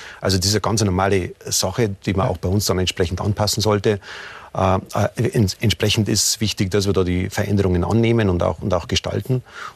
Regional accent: Bavaria, Germany; auch in meiner Heimat in Niederbayern

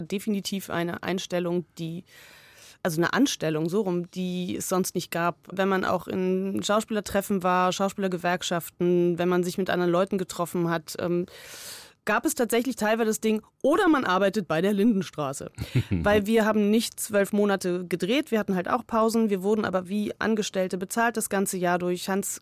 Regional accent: Berlin, Germany; ich zum Beispiel bin eigentlich Berlinerin

